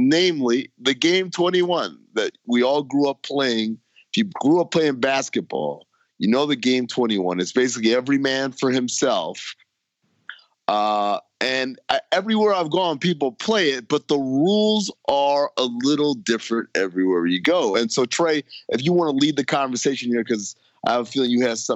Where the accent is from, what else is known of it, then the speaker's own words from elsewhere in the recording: New York, United States; Because we're both from New York